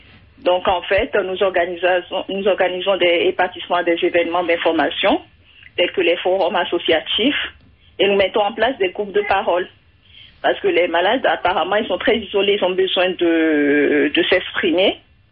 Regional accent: Benin; Oui, voilà, je suis béninoise.

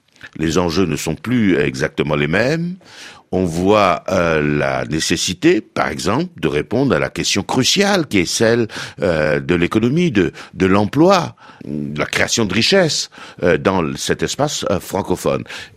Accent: Mauritius; J'étais ministre de l'Industrie et je reviens d'un pays où, à un moment donné, nous avons eu tellement de succès que nous avons tué les conditions du succès. Nous avons employé toute la main-d'œuvre au point que Maurice, aujourd'hui, importe de la main-d'œuvre

